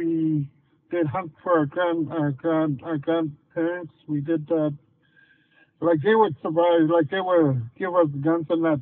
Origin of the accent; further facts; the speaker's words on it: Herkimer, Manitoba, Canada; I was born in Herkimer, Manitoba, that town railway. I was brought up there till I was 10 years old.